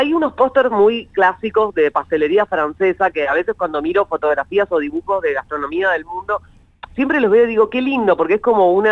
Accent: Argentina; a nosotros como argentinos, ¿qué es lo que nos une?

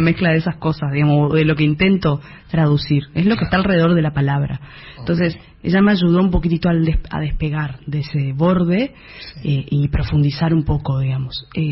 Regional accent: Misiones, Argentina; accent: Misiones; ese gesto que tiene mi, mi tonada, o que tiene el... la gente que misionera y que tiene la gente de nuestro país

